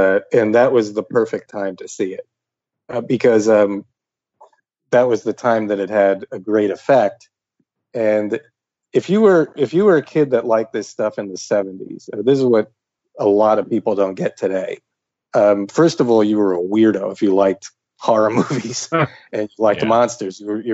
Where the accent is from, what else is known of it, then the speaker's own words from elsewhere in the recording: United States; I grew up in the New Jersey, New York City area